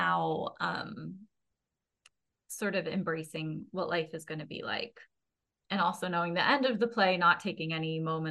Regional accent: New Jersey, United States; I grew up in South

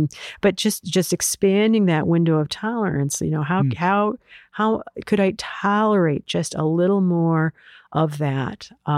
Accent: Iowa, United States; now in Chicago, United States; This is so funny because I'm from Iowa, grew up on a farm, and I was telling this story at a party one time. And here in suburban Chicago

